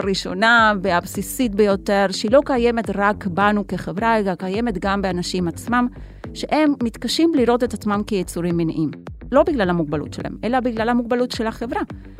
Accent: Haifa, Haifa District, Israel; אז קודם כל אני מחיפה, היה לי נורא נחמד להגיע עד לכאן היום

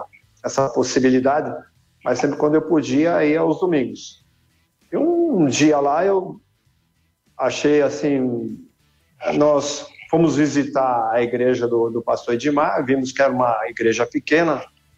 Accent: Santana de Parnaíba, São Paulo, Brazil; born there; Eu, por coincidência … nasci em Santana de Parnaíba, né? Minha família é de Santana de Parnaíba

